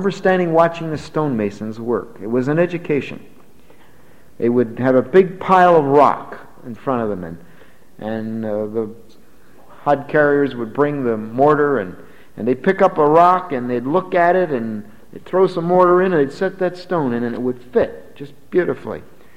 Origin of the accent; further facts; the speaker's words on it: Pennsylvania, United States; But I grew up in Pennsylvania, and in Bucks County, Pennsylvania, there's a lot of stone houses.